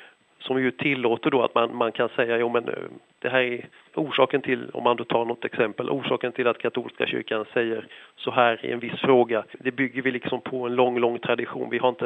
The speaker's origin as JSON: {"language": "Swedish", "region": "Skåne", "country": "Sweden", "said": "Och sedan så följde sig så att jag kommer från Skåne och var i Lund"}